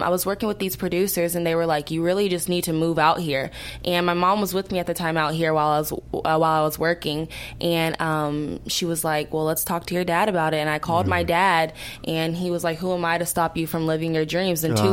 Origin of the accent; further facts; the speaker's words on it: Houston, Texas, United States; now in Los Angeles, United States; I'm from Houston, Texas, but I moved here last August.